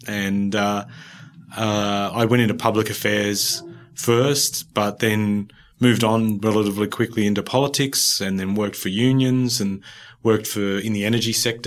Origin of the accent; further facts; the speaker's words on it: Western Sydney, New South Wales, Australia; Growing up in Western Sydney, it was a platform that you could definitely make some noise to affect change.